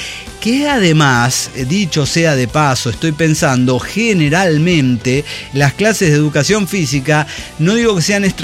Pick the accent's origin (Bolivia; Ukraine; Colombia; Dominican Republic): Bolivia; Tarija; soñadora de Tarija, Bolivia.